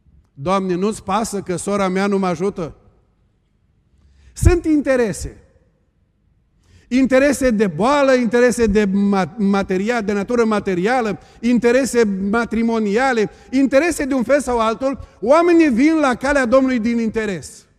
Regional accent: Burzuc, Bihor County, Romania; born there; Eu m-am născut la Burzuc, într-o casă de oameni săraci și simpli. Tata a avut 6 clase primare, mama n-a avut nicio clasă. M-am născut la capătul satului și la marginea pădurii.

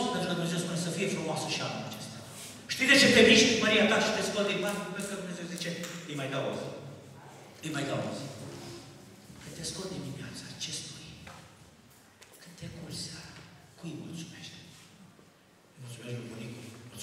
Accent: Romania; Eu venim din România

